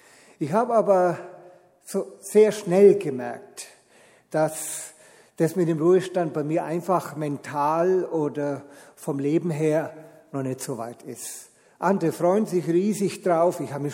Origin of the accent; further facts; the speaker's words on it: Nuremberg, Bavaria, Germany; Ich komme ursprünglich aus Nürnberg, ich bin dort geboren, aufgewachsen und bin in der Jugendarbeit meiner Heimatgemeinde in Nürnberg-Zabow groß geworden.